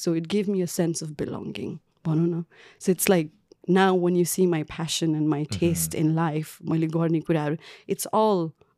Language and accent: English; Kathmandu, Bagmati, Nepal; English is a second language; Very tomboyish back in the day when I grew up in Kathmandu.